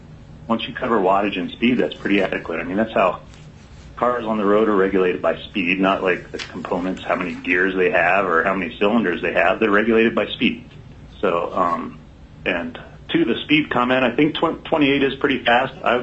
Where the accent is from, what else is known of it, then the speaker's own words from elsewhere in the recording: Homer, Alaska, United States; from Homer.